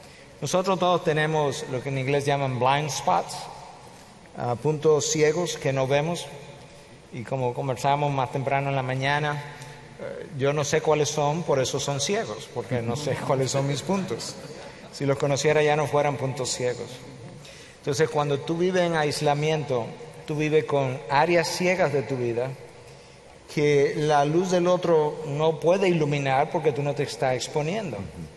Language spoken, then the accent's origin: Spanish; Dominican Republic; en dominicana decimos